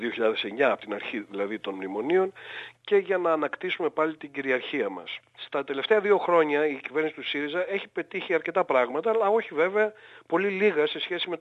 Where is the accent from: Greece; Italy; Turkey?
Greece; moved away as an adult; also born or lived in London, United Kingdom; γιατί και εγώ είμαι ένας απόδημος. Έφυγα από την Ελλάδα το 1974. Πήγα στο Λονδίνο να κάνω τα πτυχιακά και έμεινα εκεί